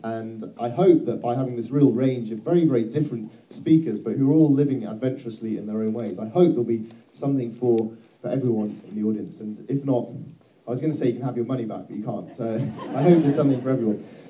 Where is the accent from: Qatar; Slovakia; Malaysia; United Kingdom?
United Kingdom; England; So I'm afraid that I'm the English imposter for the evening.